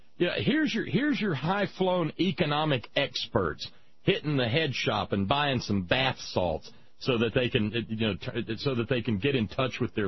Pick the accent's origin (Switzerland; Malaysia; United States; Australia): Switzerland; English is a second language; I'm from Switzerland. If we blew up mountains, I could not go home.